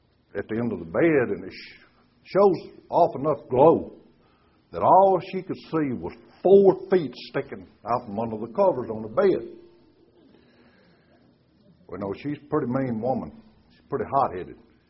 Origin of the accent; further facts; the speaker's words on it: Arkansas, United States; Because I'm from Arkansas.